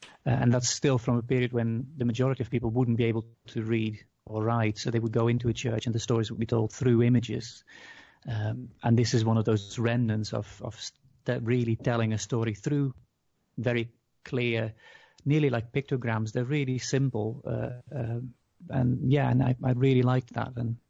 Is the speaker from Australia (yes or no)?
no; Netherlands; English is a second language; because I'm from the Netherlands and I grew up a Dutch Reformed